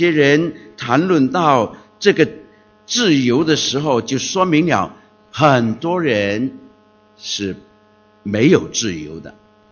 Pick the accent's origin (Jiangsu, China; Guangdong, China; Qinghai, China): Guangdong, China; 这是我们广东人的教孩子的办法了，